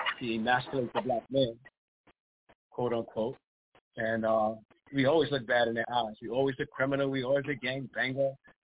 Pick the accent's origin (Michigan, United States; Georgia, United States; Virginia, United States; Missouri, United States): Georgia, United States; you know, growing up in Georgia, where we know there's crackers that fly Confederate flag.